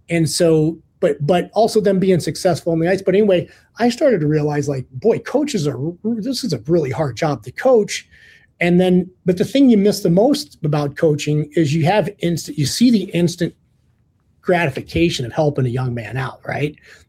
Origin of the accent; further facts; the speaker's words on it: Ohio, United States; I grew up in the Midwest in Ohio.